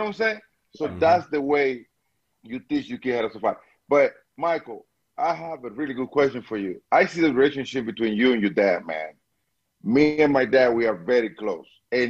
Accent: Dominican Republic; now in United States; I'm from the Dominican Republic, and I like the American way to teach human beings how to grow up, to be honest with you.

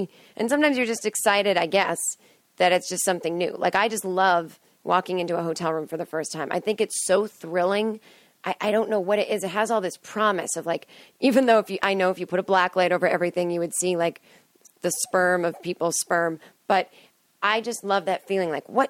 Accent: Massachusetts, United States; I remember thinking one time growing up in Massachusetts in the winter, the power went out.

